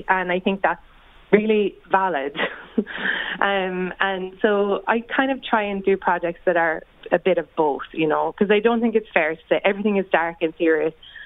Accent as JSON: {"language": "English", "country": "Ireland", "said": "you know, I am Irish."}